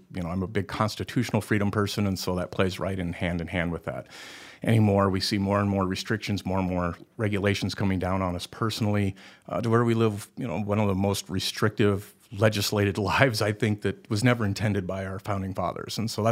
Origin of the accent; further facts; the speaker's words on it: South Dakota, United States; One, this is my home, too. I'm born and raised in South Dakota. This is a great place to be.